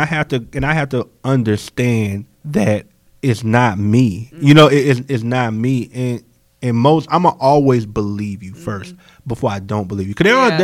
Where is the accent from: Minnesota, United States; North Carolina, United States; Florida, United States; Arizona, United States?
North Carolina, United States; Goldsboro; I'm not from here originally. Mm-hmm. I'm from Goldsboro, North Carolina.